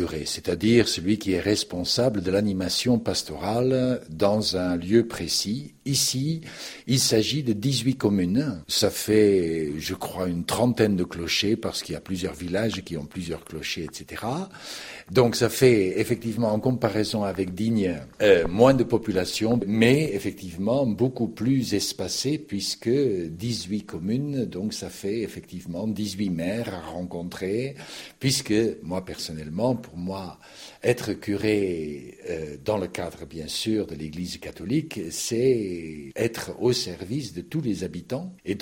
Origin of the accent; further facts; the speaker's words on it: Flanders, Belgium; French is a second language; now in France; Oh, je suis donc originaire de la Belgique, hein, je suis flamand d'origine